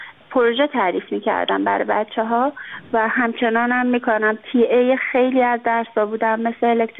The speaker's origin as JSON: {"language": "Persian", "country": "Afghanistan", "lives_now": "Iran", "said": "چند تا استاد میدونستن که من افغان هستم"}